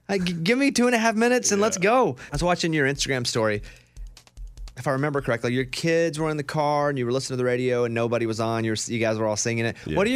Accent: Arkansas, United States; Yeah, being from Arkansas, we'd go all up and down Louisiana playing baseball mostly.

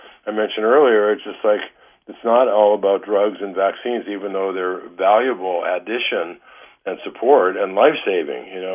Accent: Detroit, Michigan, United States; now in California, United States; You know, you and I grew up in Detroit.

